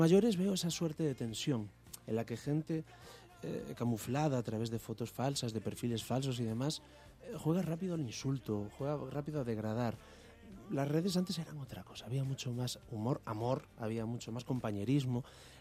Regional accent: Ferrol, Galicia, Spain; Y digo, pero si soy de Ferrol, ¿qué flamenco te voy a dar?

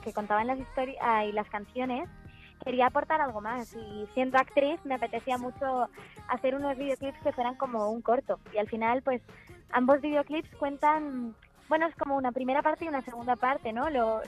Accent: Catalonia, Spain; Claro que soy catalana.

